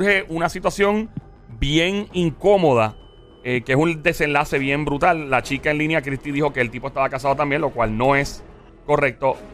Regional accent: Caguas, Puerto Rico; Un momentito, ese es mi pueblo. Cagua es cagua, lo demás es cemento

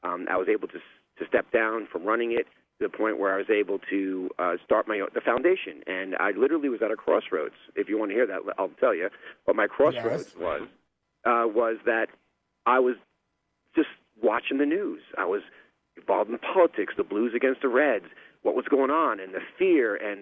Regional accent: New York, United States; growing up in New York in a dysfunctional family, learning all the hard things in life and through pain

